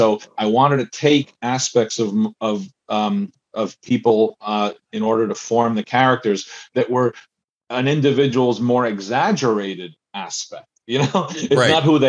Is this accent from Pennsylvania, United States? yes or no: no; New Jersey, United States; I'm from Jersey. We're gonna know it.